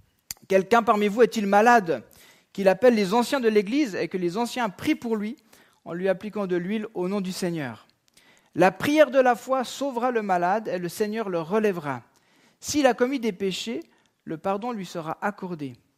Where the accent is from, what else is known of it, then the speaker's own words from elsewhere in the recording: Switzerland; born there; Pourquoi je suis né en Suisse, puis pas au Burkina Faso, ou en Inde